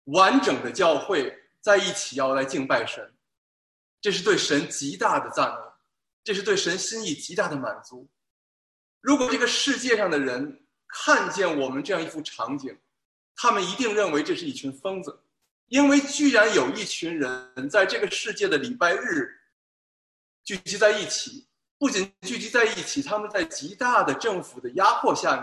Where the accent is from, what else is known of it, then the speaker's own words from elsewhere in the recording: Beijing, China; 我是从小在北京的家庭教会长大的。